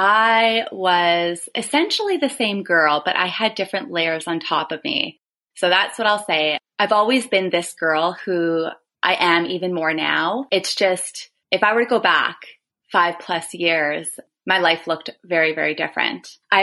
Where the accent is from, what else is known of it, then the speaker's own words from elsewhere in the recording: Thunder Bay, Ontario, Canada; I was from Thunder Bay, a small little Canadian town on the shores of Lake Superior.